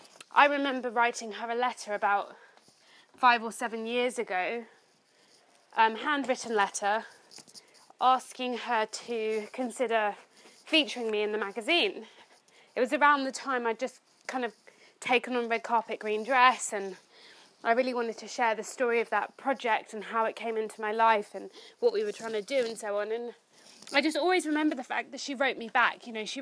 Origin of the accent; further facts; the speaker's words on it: United Kingdom; born there; as a British-born Ghanaian